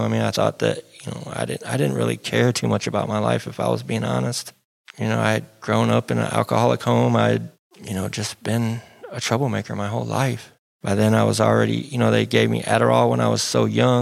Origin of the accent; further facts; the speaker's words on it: Elkhart, Indiana, United States; born there; I was born here in Elkhart. I have been getting in trouble in Elkhart since the early 90s.